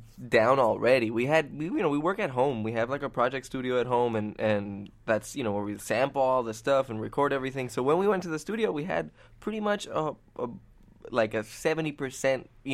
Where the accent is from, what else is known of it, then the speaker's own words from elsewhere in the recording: Puerto Rico; now in New York, United States; After we're born and raised in Puerto Rico.